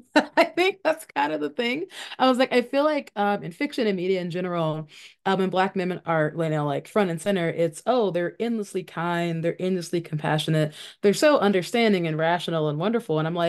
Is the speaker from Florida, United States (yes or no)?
no; Memphis, Tennessee, United States; I'm being from Memphis.